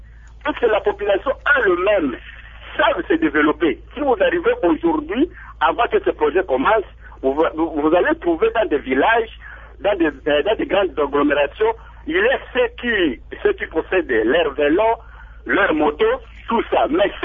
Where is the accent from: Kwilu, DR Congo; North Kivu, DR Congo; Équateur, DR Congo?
Kwilu, DR Congo; Bandundu; now in Kinshasa, DR Congo; j'ai été participant à un atelier là chez nous, à Bandundouville, je suis à Kinshasa présent